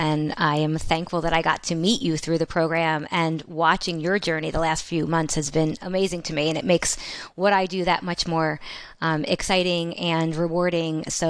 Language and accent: English; Garwood, New Jersey, United States; I grew up in Garwood, New Jersey originally, which is a really small blue collar town.